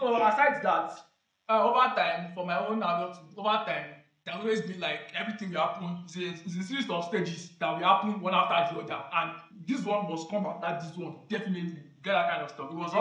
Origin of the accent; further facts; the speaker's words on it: Nigeria; But as a Nigerian that we are, we will adapt, because we've already seen that our protest might not get to anything.